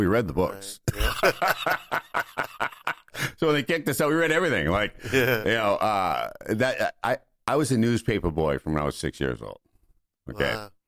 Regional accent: Boston, Massachusetts, United States; also born or lived in New York City; I grew up in Boston, Massachusetts.

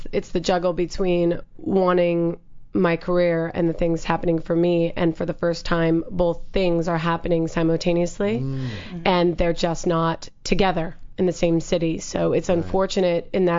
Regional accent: Minnesota, United States; also born or lived in Chicago / Bay Area; now in Los Angeles, United States; Actually, I was born in Minnesota, lived in Chicago, then moved to the Bay Area.

